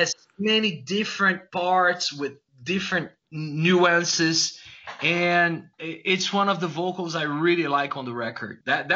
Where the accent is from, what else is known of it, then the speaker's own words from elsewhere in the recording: Brazil; And we're from Brazil, you know, tropical, sunny and stuff.